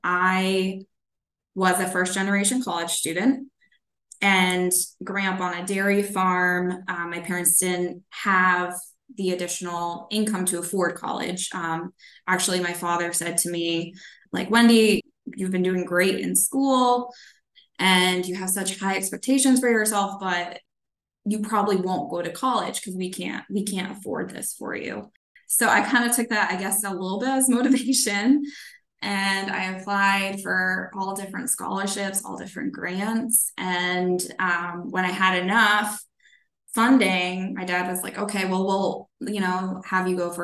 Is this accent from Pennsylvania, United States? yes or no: no; Brooks, Maine, United States; Yeah, so I grew up in Brooks, Maine. Many people don't know where that is, so I usually say Belfast area.